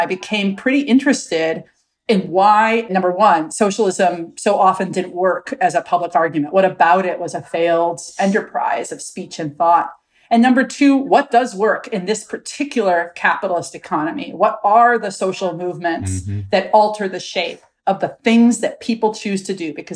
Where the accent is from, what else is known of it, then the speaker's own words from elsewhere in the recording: Milwaukee, Wisconsin, United States; I was raised in Milwaukee, Wisconsin, by a vestige of the American socialist movement that had kind of a final heyday in the mid to late 20th century.